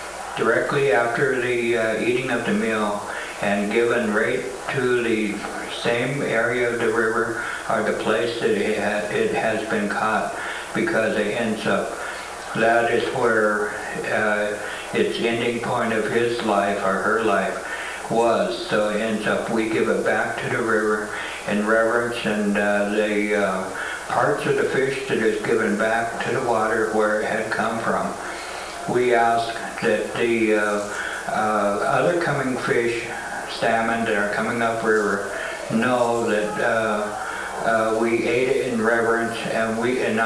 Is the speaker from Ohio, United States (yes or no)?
no; Washington, United States; I'm from the Skokomish tribe from Washington State. It's on the lower part of Puget Sound in Hood Canal.